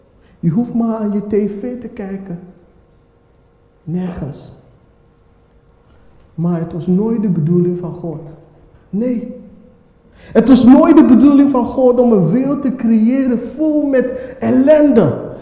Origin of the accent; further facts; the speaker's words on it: Ghana; Dutch is a second language; also born or lived in England; als ik hier vergelijk met Ghana, waar ik vandaan kom, het is perfect hier.